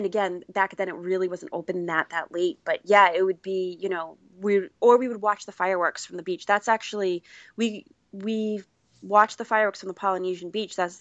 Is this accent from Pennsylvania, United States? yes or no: no; Massachusetts, United States; He's from California and I was from Massachusetts.